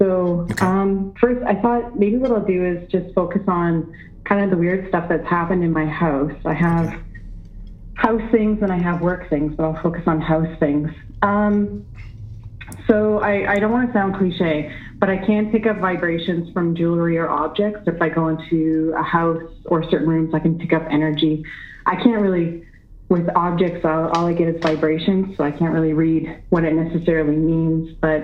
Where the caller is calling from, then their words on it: Ontario, Canada; I'm calling from Ontario, Canada.